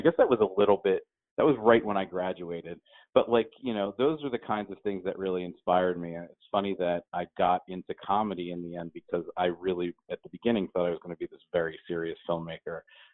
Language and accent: English; Pennsylvania, United States; I grew up outside Philadelphia.